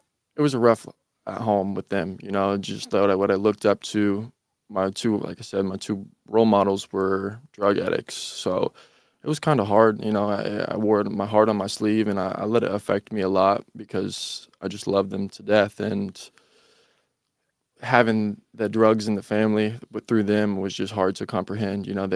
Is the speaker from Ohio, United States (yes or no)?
no; Portland, Indiana, United States; I'm from Portland, Indiana. I'm 22 years old